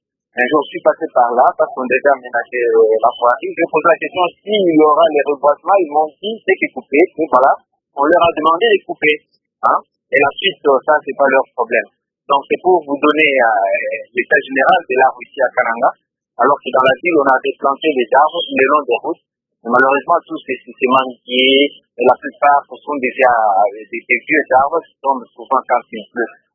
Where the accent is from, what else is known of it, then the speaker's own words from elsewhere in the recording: France; moi je viens de la France, hein.